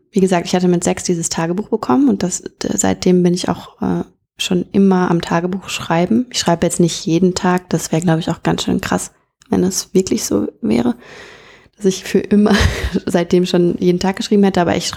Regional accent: North Rhine-Westphalia, Germany; Weil es halt bei uns in NRW, in der Kleinstadt, in der ich aufgewachsen bin, einfach keine Eishalle gab.

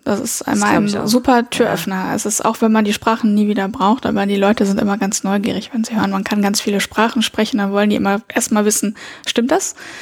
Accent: Lebanon; ich bin im Libanon geboren und da auch teilweise aufgewachsen. Mit meinen Eltern bin ich sehr oft umgezogen und bin auf eine französische Schule gegangen.

